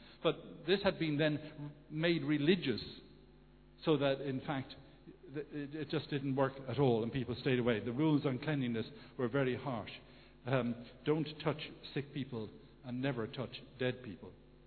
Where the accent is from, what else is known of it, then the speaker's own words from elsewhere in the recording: Kilkenny, Leinster, Ireland; when I was a kid growing up in Kilkenny.